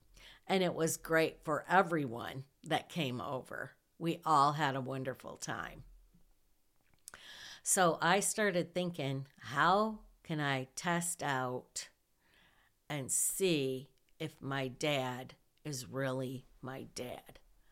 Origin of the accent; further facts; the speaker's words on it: Hillsdale, United States; I grew up in Hillsdale in a small town, and we lived in a small neighborhood, and we had a large yard.